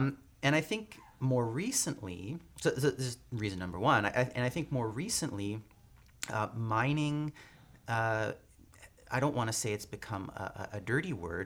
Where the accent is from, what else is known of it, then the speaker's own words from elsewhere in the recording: Burnaby, British Columbia, Canada; My parents were both high school teachers. I grew up in Burnaby.